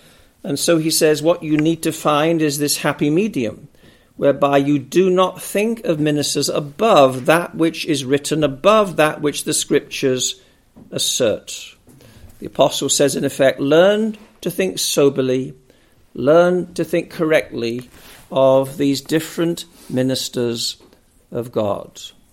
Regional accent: Wallasey, North West England, United Kingdom; It so happens that as I was growing up on Merseyside in Wallasey as a young lad, just across the River Mersey from Liverpool, it could be pretty cold in the winter.

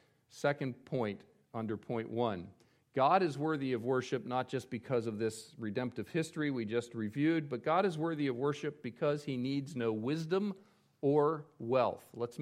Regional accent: East Coast, United States; accent: East Coast; And maybe you're not hearing the difference between my U and my A there because of my East Coast accent

